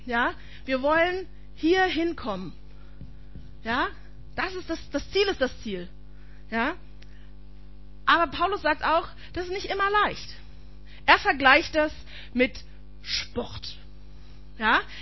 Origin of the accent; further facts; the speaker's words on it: Berlin, Germany; als Berliner finde ich das ja ganz charmant